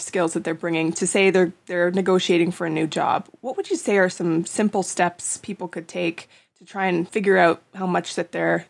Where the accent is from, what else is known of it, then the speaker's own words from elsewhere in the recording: Canada; I, guilty as a Canadian person, totally.